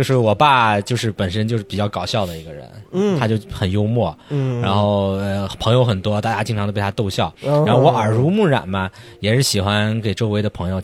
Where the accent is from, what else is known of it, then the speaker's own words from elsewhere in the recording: Xi'an, Shaanxi, China; 对，我西安人，